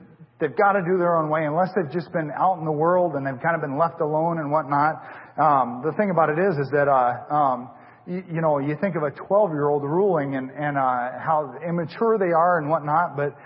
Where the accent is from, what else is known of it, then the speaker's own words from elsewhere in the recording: Washington, United States; I was a young man and I was growing up in Washington State.